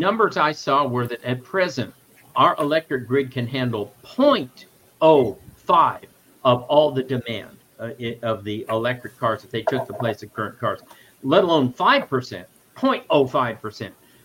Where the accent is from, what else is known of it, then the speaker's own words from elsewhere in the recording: Ohio, United States; moved away as an adult; now in Arizona, United States; I came from Ohio. When I started at the University of Dayton in 1985, there was an S-curve around Dayton that was under construction.